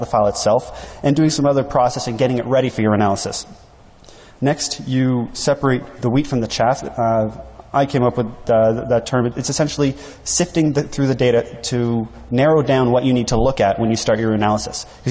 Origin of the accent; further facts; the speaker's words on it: Canada; sorry, I'm Canadian